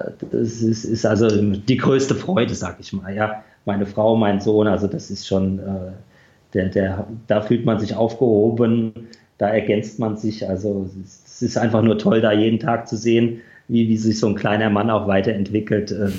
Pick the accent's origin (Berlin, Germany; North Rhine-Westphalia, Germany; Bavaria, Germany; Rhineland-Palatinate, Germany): North Rhine-Westphalia, Germany; Düsseldorf; ich komme ja auch aus Düsseldorf, da haben wir auch die eine oder andere gute Rockkneipe